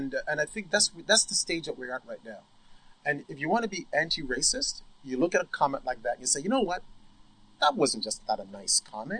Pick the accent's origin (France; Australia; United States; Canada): Canada; Well, I mean, you know, look, I'm Canadian, right? And I'm proud Canadian, all right?